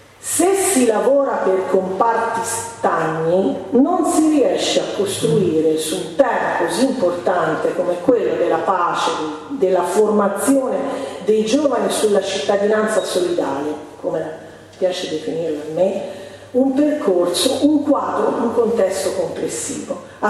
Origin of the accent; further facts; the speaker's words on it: Croatia; Italian is a second language; io sono croato, non lo conoscevo, poi ho imparato, no?